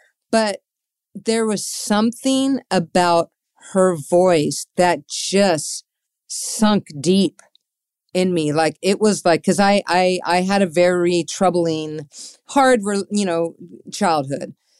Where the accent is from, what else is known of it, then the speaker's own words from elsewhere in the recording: San Diego, California, United States; also born or lived in Boston; And I was raised in San Diego. Boston, I didn't even really know. I was too young.